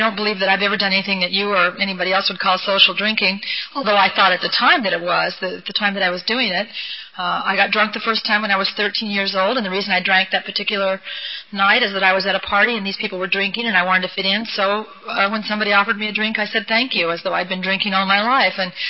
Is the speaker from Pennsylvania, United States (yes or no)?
no; Newport Beach, California, United States; I grew up in Newport Beach